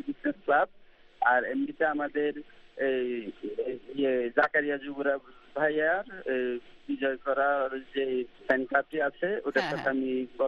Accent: Comilla, Chittagong Division, Bangladesh; আমি কুমিল্লা থেকে এসেছি।

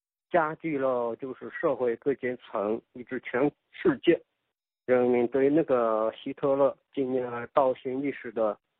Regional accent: Shaanxi, China; 我是陕西的，姓

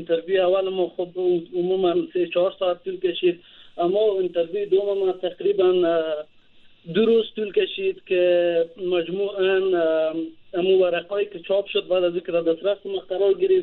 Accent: Afghanistan; now in Switzerland; از افغانستان به اینجا آمدیم

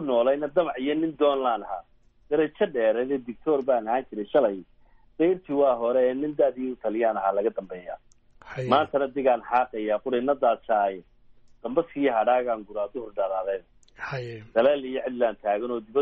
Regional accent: Buligubadle, Woqooyi Galbeed, Somalia; born there; Waxaan ku dhashay nawaaxiga Hargeysa, khaas ahaan magaalada la yidhaahdo Buligubadle.

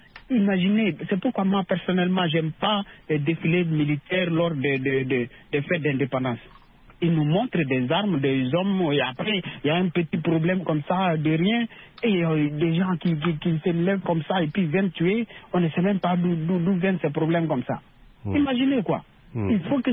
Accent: Burkina Faso; C'est chez moi, je suis burkinabé.

